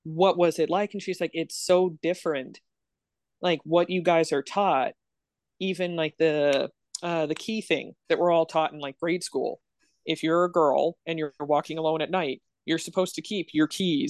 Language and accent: English; Canada; I'm glad that I'm Canadian and that we've been so progressive for so long